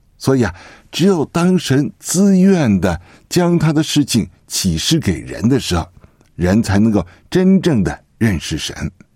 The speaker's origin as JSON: {"language": "Chinese", "region": "Beijing", "country": "China", "tie": "born or raised there", "also_born_or_lived": "Australia", "said": "那我呢是在北京长大的，我曾经呢是在电视台里边做工程师，后来呢到了澳大利亚"}